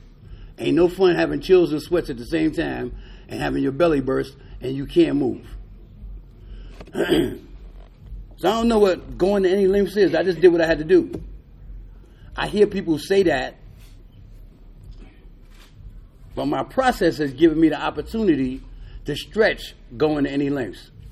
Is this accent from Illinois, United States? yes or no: no; New York City, New York, United States; Well, I'm from Harlem. I grew up in New York City in a project.